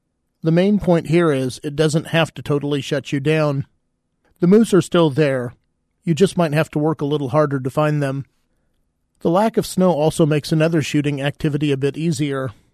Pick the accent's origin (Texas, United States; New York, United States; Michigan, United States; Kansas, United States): Kansas, United States; Growing up in Kansas, some years it was a white Christmas, while other years were unmistakably brown and gray Christmases.